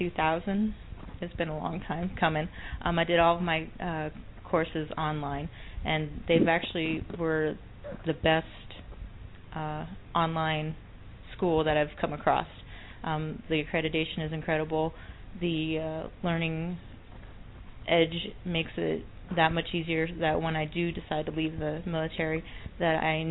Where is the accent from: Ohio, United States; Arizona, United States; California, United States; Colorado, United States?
Arizona, United States; I've been in the Army 10 years, and I grew up in Arizona.